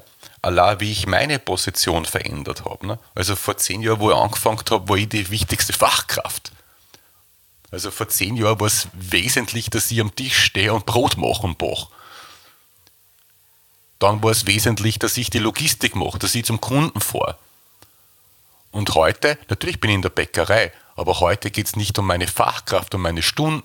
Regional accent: Austria; ich bin ja Österreicher

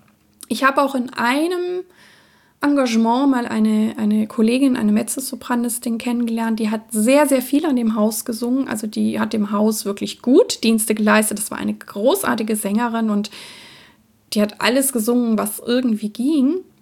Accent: Bavaria, Germany; ich bin ja in Franken groß geworden und habe auch an der Nürnberger Oper Kinderrollen gesungen

